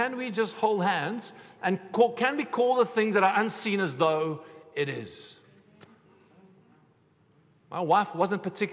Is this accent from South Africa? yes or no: yes; South Africa; We don't like that as South African believers.